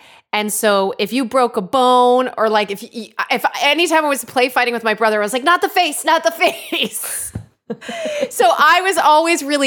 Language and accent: English; Connecticut, United States; growing up in Connecticut, where I'm originally from, there was a little bit of that, go out there, go into the woods when you have the free time.